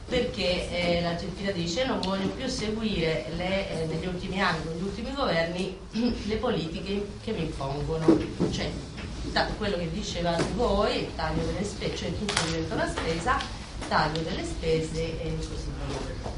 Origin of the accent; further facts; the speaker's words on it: Argentina; Ho premesso, sono argentina.